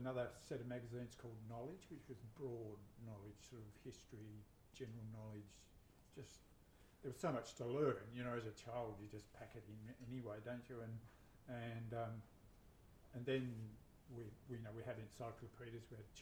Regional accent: Launceston, Tasmania, Australia; I was born in Launceston in 1952, and I grew up there from obviously 1952, and I left when I was about 17 and a half, 18, and came down to Hobart. But my home life was in sort of outer suburban Launceston

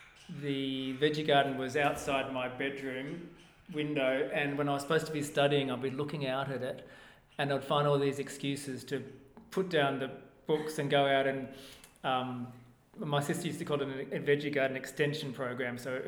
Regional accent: Narrogin, Western Australia, Australia; I was born in Narrogin in Western Australia.

